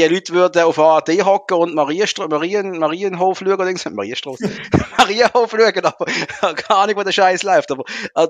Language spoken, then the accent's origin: German; Switzerland; Also ich bin als Schweizer das drin.